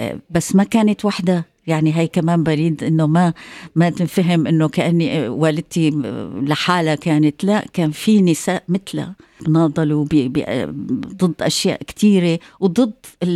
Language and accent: Arabic; Syria; ولذلك أنا بحكي بالعربي، أنا صحافي بكتب بالعربي، فلذلك أنا سوري عربي، وهذا نحن تربينا هيك،